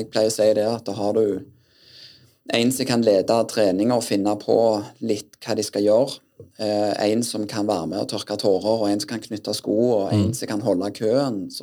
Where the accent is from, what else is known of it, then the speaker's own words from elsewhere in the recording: Grødem, Rogaland, Norway; Ja, født og oppvokst på Grødem.